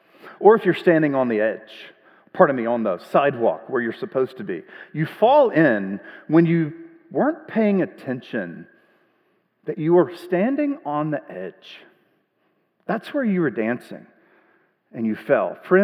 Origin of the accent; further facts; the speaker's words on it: Mississippi, United States; moved away as an adult; My wife and family, we moved here 11 years ago, 2015, for my job at Grand Canyon University. We're from Mississippi. We are very much exiles here in the desert.